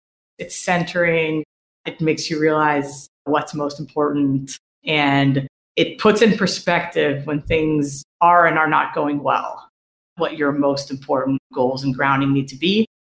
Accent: Israel; I grew up in Israel. I come back here a lot

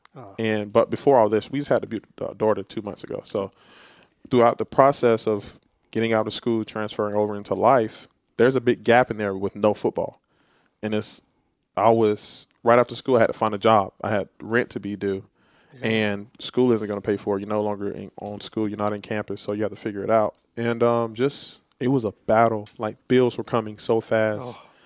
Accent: United States; my hometown is 45, 50 minutes from Lancaster, South Carolina. Love home.

